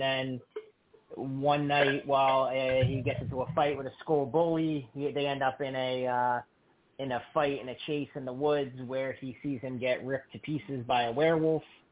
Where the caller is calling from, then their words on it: New Jersey, United States; I'm calling from New Jersey.